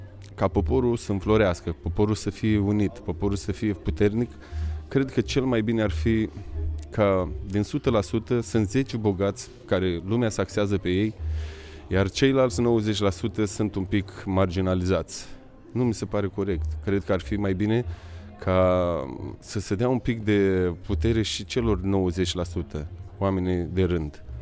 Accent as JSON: {"language": "Romanian", "town": "Iași", "region": "Iași County", "country": "Romania", "tie": "born or raised there", "said": "Iașul este orașul meu natal. Iașul îmi aduce aminte de toată copilăria mea."}